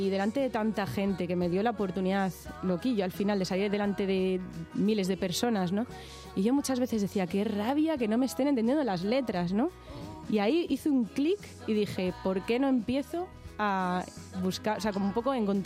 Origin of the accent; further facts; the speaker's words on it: Spain; first language Spanish; also born or lived in London; Porque al final soy española y al final es verdad que he vivido en Londres, he viajado mucho y tal... Pero al final mi lengua nativa es el español